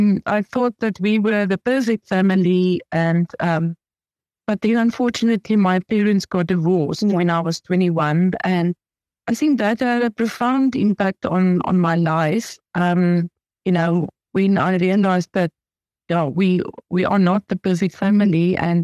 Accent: Pretoria, Gauteng, South Africa; moved away as an adult; now in Namibia; I'm now got a Namibian citizen, but I was born in South Africa, in Pretoria, in 1973. So, yeah, I am 50 years old. And I stayed in South Africa for 22 years, actually in the same house. I got married when I was almost 23, and then I moved to Namibia.

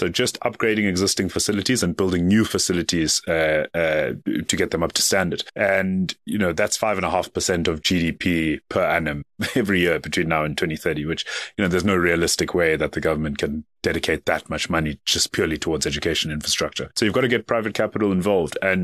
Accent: South Africa; my home country, South Africa

